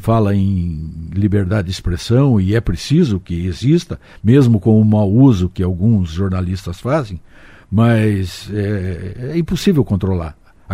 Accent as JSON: {"language": "Portuguese", "country": "Brazil", "said": "eu sou um cara pobre, sou um brasileiro batalhador"}